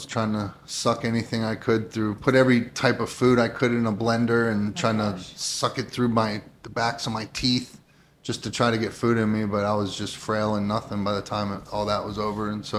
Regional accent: Youngstown, Ohio, United States; Youngstown, Ohio. My mother was a teacher. My stepfather was a steel worker, very blue collar growing up.

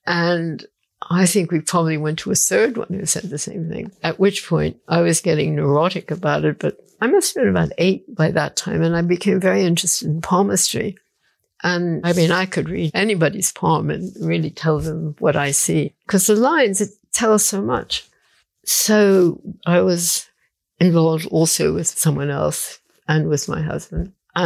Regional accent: United States; no, because I am an American.

